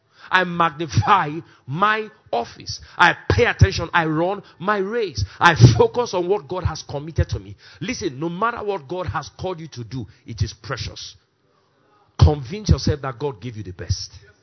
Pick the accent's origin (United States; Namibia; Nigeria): Nigeria; born there; I was born in Nigeria. That is to my advantage.